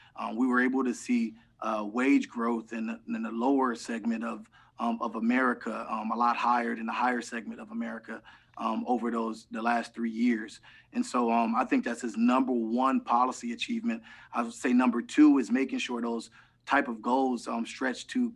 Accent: Cleveland, Ohio, United States; like the community I grew up in Cleveland, Ohio, changed and revitalized

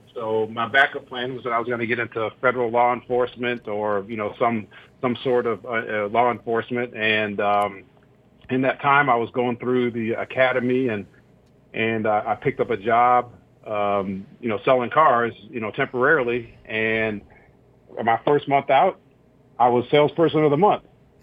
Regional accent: Minneapolis, Minnesota, United States; I was raised in Minneapolis. I went to one of the two 50-50 black high schools.

